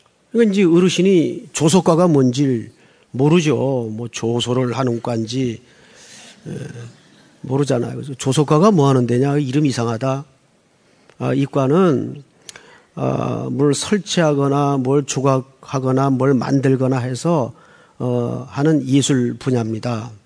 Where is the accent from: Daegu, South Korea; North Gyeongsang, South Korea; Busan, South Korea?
North Gyeongsang, South Korea; Yeongju; 저 경상북도에 가면 영주라는 촌 동네가 있습니다. 제 고향이기도 한데